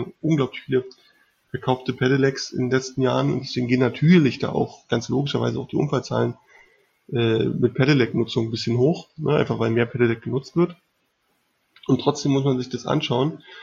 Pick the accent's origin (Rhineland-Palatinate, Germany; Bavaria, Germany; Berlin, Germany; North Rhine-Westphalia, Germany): Berlin, Germany; ich komme aus Berlin